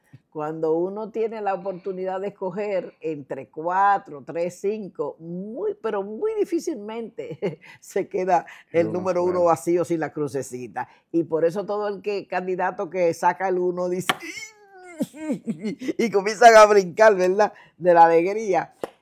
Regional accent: Dominican Republic; moved away as an adult; now in Puerto Rico; yo trabajé 5 años en un banco en la República Dominicana, yo soy dominicana, y ya llevo aquí en este país 45 años viviendo.

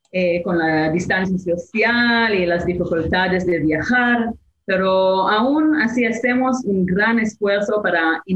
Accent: Northern District, Israel; Yo nací y crecí en un kibbutz pequeño en el norte de Israel.

